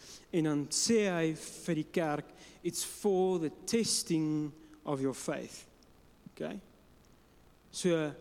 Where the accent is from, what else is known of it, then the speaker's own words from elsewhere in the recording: Transvaal, South Africa; born there; So ek is in die Transvaal gebore, die Hoofveld. Jylle kan my maar jammer kry. So as jy daar gekom het, of as jy self van daar afkom, dis plat, is baie plat.